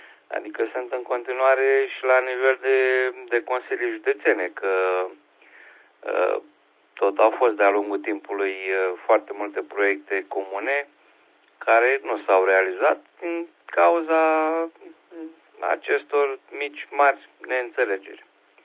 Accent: Moldavia, Romania; accent: Moldovan; Noi chiar vorbim moldovenește.

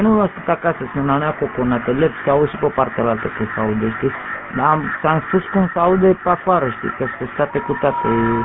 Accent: Muntenia, Romania; suntem munteni, dar ne asemănăm prin a vorbi mult.

